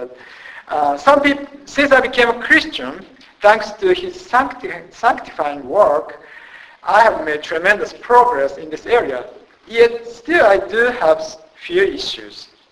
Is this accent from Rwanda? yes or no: no; Japan; English is a second language; I was born and raised in Japan. I'm a Japanese